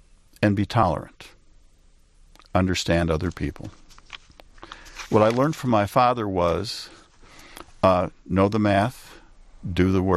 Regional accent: Detroit, Michigan, United States; I grew up in Northwest Detroit. And as a kid, I'm the oldest of six kids.

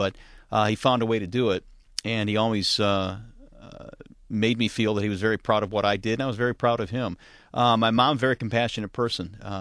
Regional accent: Detroit, Michigan, United States; Well, I grew up in Detroit, Michigan, around 8 Mile and Gratiot, and spent the majority of my youth there. We moved to Sterling Heights in the mid-70s when I was in sixth grade, but you know, my parents came over from Italy

